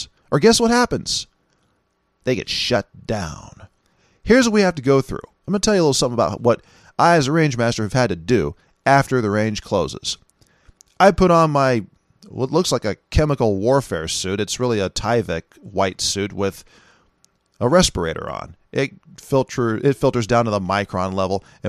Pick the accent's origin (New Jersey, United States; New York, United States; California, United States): California, United States; also born or lived in Seattle; I'm from California. I spent years in Seattle.